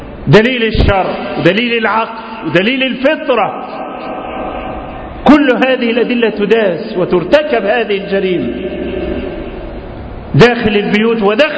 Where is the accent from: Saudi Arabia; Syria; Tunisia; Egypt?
Egypt; بلدنا مصر